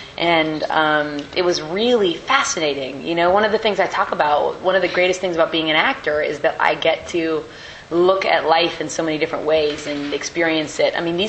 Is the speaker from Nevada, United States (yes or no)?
no; Nebraska, United States; But I am from Nebraska, and there are a lot of locusts there.